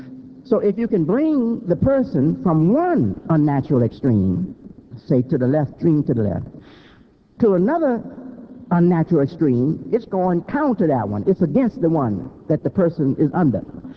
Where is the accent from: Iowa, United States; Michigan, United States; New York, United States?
Michigan, United States; Hamtramck; born there; I was born in Detroit, a little place called Hamtramck, Michigan. It's now part of Detroit.